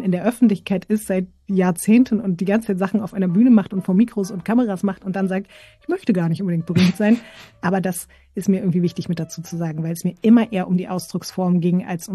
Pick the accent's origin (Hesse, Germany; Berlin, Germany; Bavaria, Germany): Berlin, Germany; Oh, meine Kindheit im Prenzlauer Berg